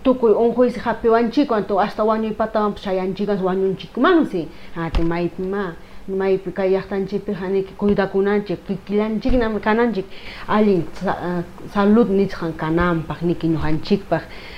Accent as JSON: {"language": "Spanish", "country": "Peru", "said": "como peruanos, como dice, acostumbrados a automedicarnos"}